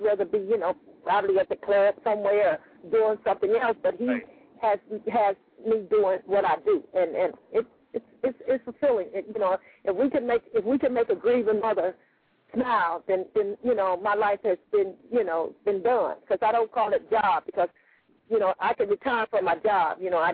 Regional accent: Compton, California, United States; The reason it's based in Compton, well, I was born and raised in Compton … I am, and also yes, indeed, the CPT.

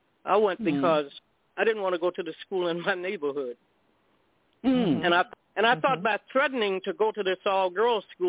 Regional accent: Chicago, Illinois, United States; we grew up in Chicago, you know, and we knew that where we lived, there were no white people, there were no Mexicans, there were just us. We lived in neighborhood.

